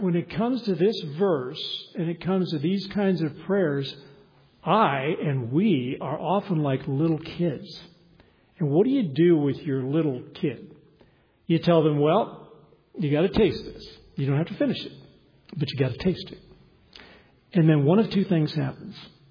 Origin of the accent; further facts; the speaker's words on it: Arizona, United States; But that'd be a little bit like trying to sell you oceanfront property in my home state of Arizona.